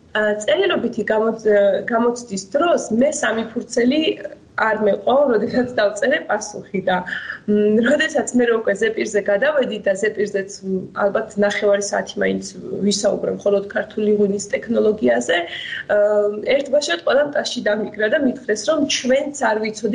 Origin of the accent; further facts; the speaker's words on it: Kakheti, Georgia; იქიდან გამომდინარე, რომ ვარ კახეთიდან, დავიბადე და გავიზარდე კახეთში.